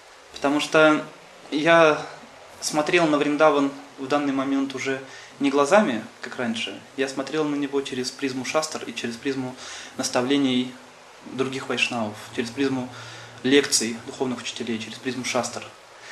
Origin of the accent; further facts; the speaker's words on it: Russia; born there; мы родились в России, то есть русский язык для нас родной.